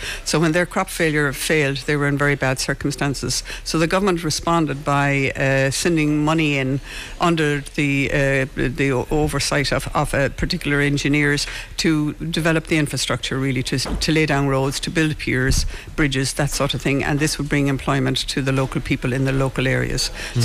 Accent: Clifden, Connacht, Ireland; moved away as an adult; now in Dublin, Ireland; from the Beach Road area. I was born and reared in Clifton and went to secondary school here and then left here just after the Leaving Cert.

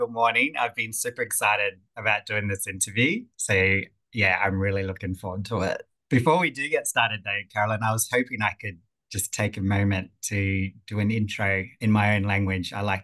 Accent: Katherine, Northern Territory, Australia; So we used to spend a lot of time growing up in Katherine in Northern Territory, going out to Nuka and Wagibah as kids on the weekends and for school holidays. And yes, it's very close to me and part of who I am.

